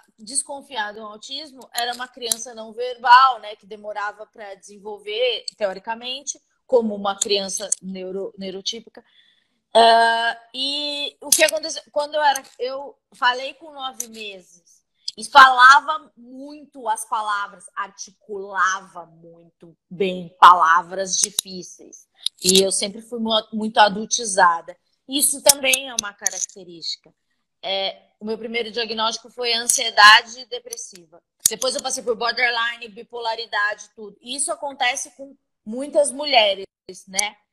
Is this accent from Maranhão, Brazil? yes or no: no; São Paulo, Brazil; eu sou do Capão Redondo, minha família tem pouquíssimos recursos.